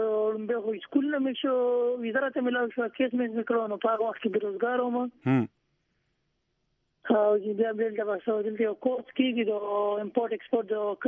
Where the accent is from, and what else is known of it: Swabi, Khyber Pakhtunkhwa, Pakistan; now in Germany